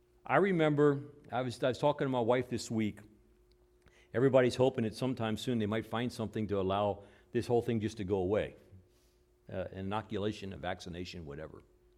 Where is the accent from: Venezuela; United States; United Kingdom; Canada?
United States; Hanover, Pennsylvania; I was in my hometown of Hanover, Pennsylvania, and we went to the Doubleday Publishing Company there